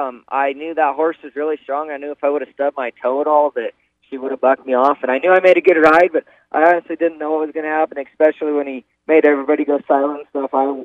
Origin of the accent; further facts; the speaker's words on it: Cheyenne, Wyoming, United States; being that it's my hometown rodeo and I grew up here